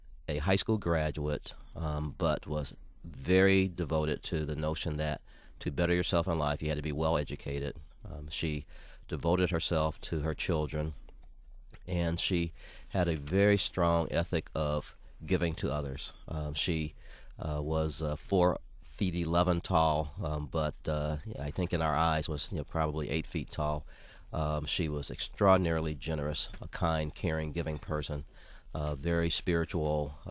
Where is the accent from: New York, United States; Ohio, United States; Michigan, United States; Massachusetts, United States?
Michigan, United States; Detroit; And so they married, and I was born here in Detroit and grew up for the first 12 or 13 years of my life with both of my parents, somewhere around 13 years of age, my dad decided to return to Jamaica.